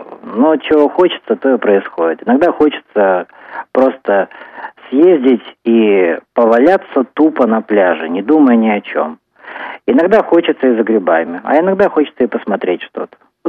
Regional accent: Omsk, Omsk Oblast, Russia; скорее всего, это будет в моем родном городе Омске

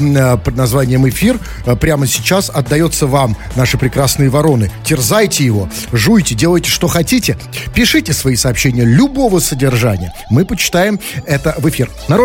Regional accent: Saint Petersburg, Russia; Я же из Петербурга.

